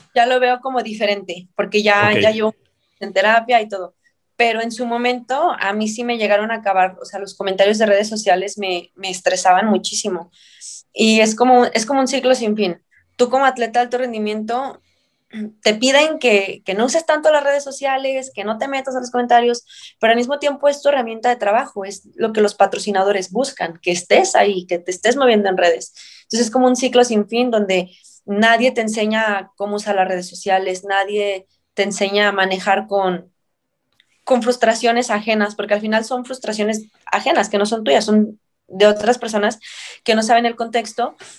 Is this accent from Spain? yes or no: no; Mexico; no somos mexicanos contra mexicanos, debemos hacer unos contra el mundo.